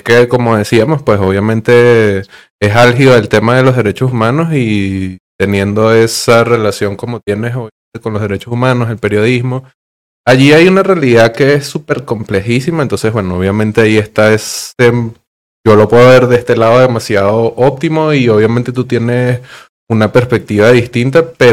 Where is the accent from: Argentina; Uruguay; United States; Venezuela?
Venezuela; porque es que yo también soy un venezolano promedio